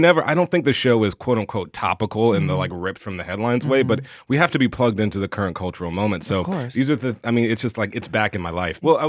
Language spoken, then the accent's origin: English; Southern United States, United States; for me, even as a gay boy growing up in the South, you know, really understanding the transgender experience